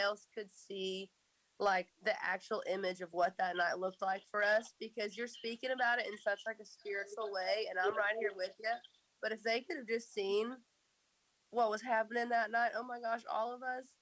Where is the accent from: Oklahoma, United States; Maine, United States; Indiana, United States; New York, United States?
Oklahoma, United States; So I'm from Oklahoma. So that's kind of my story starts in Oklahoma. I grew up just outside of Tulsa.